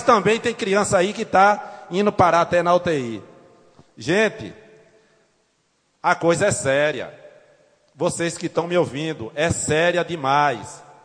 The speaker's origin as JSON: {"language": "Portuguese", "town": "Baixa Grande", "region": "Bahia", "country": "Brazil", "said": "meus amigos baixagrandense, povo da minha terra"}